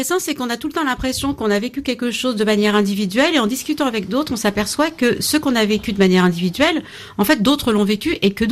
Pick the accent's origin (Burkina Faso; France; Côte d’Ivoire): France; Normandy; Moi, je suis métisse. Alors, c'était tu viens d'où? Alors, je disais, je suis normande aussi.